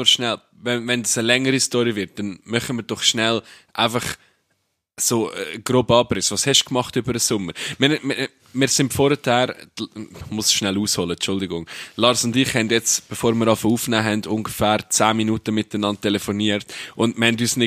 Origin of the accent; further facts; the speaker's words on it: Switzerland; wenn die Leute mich so fragen, ja, woher kommst du denn? Ich so, ja, aus der Schweiz.